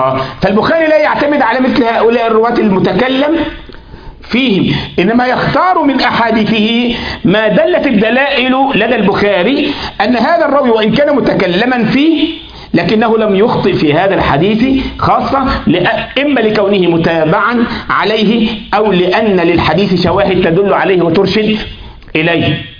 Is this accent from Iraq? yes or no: no; Egypt; مش بتاعت اللي احنا عندنا في مصر يقولك حا للحمار